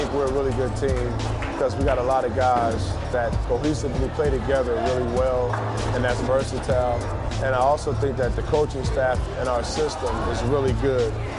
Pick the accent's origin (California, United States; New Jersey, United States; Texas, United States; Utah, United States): California, United States; Long Beach; It's just something in high school we used to do all the time where I grew up in Long Beach.